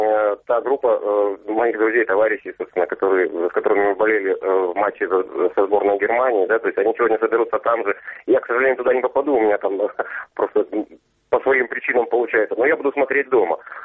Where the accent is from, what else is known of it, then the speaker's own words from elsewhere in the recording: Ukraine; сборная Украины это все-таки моя сборная, потому что я украинец и моя родина Украина.